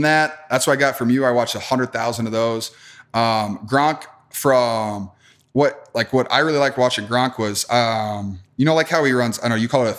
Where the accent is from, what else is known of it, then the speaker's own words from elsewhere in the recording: Wisconsin, United States; So just growing up in Wisconsin.